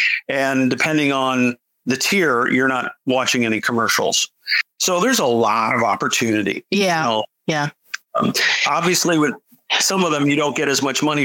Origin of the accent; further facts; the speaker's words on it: Florida, United States; I grew up in South Florida. So I knew what mosquitoes were like when I was a kid.